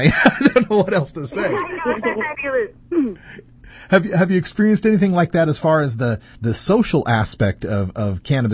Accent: Idaho, United States; moved away; I was originally from Idaho, and so when I first moved to Portland

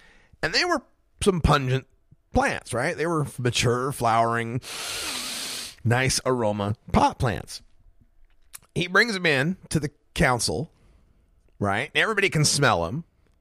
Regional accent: Nampa, Idaho, United States; I recall that I grew up in Nampa, Idaho, on the north side of town

